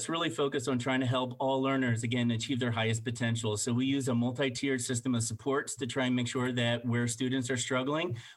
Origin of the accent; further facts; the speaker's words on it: Allentown, Pennsylvania, United States; I'm from Allentown, and I have one older sister.